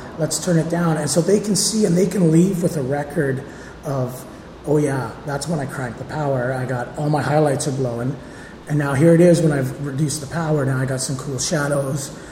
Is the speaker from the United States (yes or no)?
no; Canada; You can find me at … you can find Brad